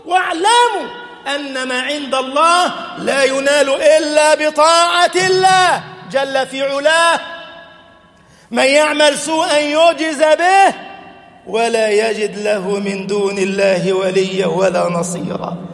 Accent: Egypt; اللهم اجعل بلدنا مصر أمنا أمانا، اللهم اجعل بلدنا مصر أمنا أمانا، سخاء رخاء

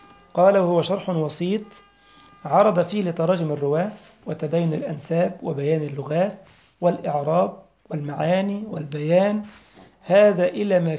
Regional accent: Egypt; بولاق دي منطقة عندنا في مصر يا شيخ أحمد.

